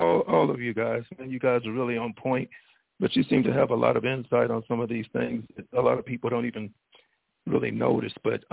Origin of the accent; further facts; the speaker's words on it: Lexington, United States; I'm from Lexington.